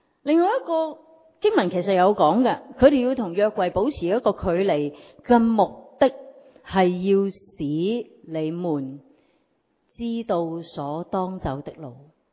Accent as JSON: {"language": "Cantonese", "country": "Hong Kong", "said": "本来我哋香港人好难明白嘅"}